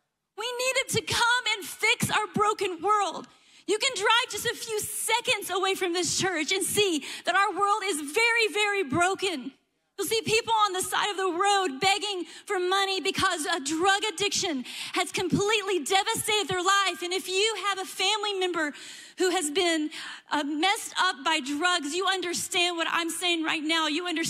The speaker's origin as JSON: {"language": "English", "region": "Kentucky", "country": "United States", "said": "I know, but we're from Kentucky, and so we go big. The bluegrass state, right?"}